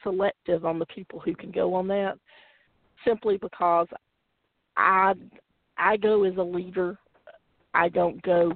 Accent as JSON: {"language": "English", "region": "Alabama", "country": "United States", "said": "I will say, I'm originally from Alabama, so I already get made fun of."}